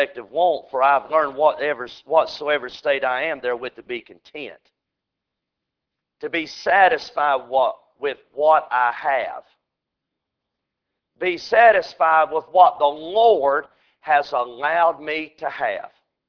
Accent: the South, United States; Yes, I'm a Southerner.

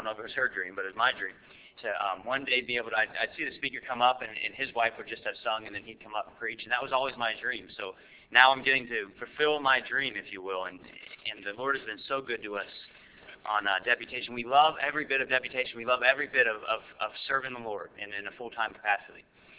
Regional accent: Virginia, United States; You know, we're from Virginia. It gets cold, but man, that was cold.

